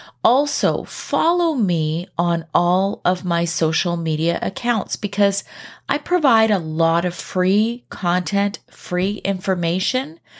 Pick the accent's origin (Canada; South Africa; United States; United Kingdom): Canada; But I am Canadian.